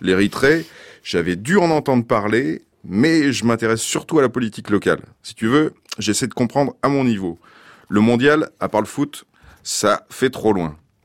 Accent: Auvergne-Rhône-Alpes, France; Moi, je suis d'Auvergne aussi, comme Cécile.

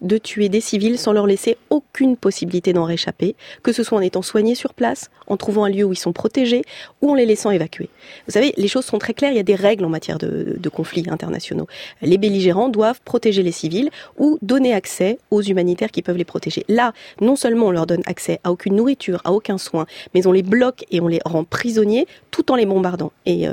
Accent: France; Ce serait une grande fierté pour moi en tant que Française

